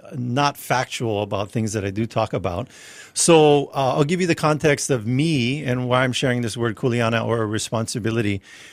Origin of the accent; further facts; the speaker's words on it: Hawaii, United States; by having these blessings and these benefits for being Native Hawaiian. And being Hawaiian, you know, it's a cultural identity, right?